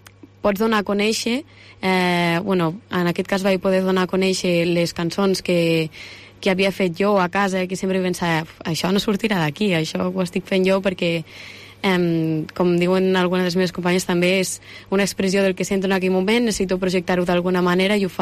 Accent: Torres de Segre, Catalonia, Spain; Doncs jo sóc de Torres de Segre, que és un poblet que està per aquí a prop de Lleida.

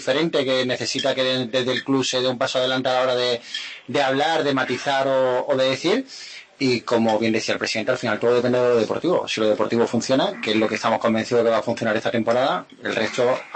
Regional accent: Andalusia, Spain

